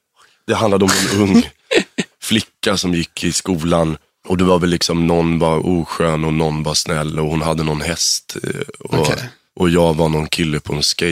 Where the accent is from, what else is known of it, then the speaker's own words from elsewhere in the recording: Stockholm, Stockholm County, Sweden; Vasastan. Odenplan.